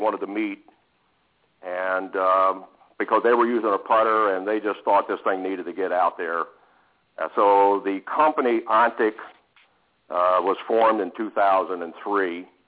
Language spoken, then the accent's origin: English; Maryland, United States; moved away as an adult; now in Michigan, United States; Moved out to Michigan from Maryland. I grew up in Maryland.